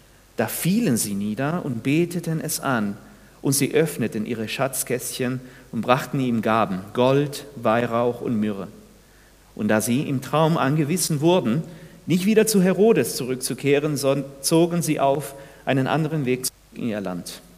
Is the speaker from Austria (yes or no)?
no; Peru; now in Germany; für diejenigen, die mich kennen. Ich komme aus Peru. Ich bin auch Latino. Mit meiner Frau und unseren drei Kindern leben in Deutschland seit 14 Jahren